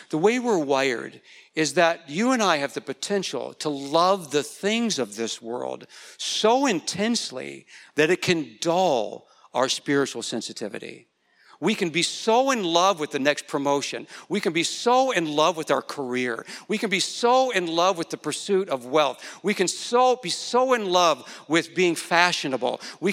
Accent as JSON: {"language": "English", "country": "United States", "said": "I'm an American and I'm a pet owner."}